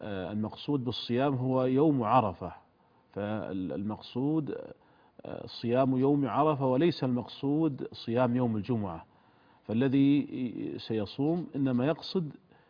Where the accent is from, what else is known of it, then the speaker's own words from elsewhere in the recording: Saudi Arabia; كما هو موجود عليه العمل عندنا في المملكة العربية السعودية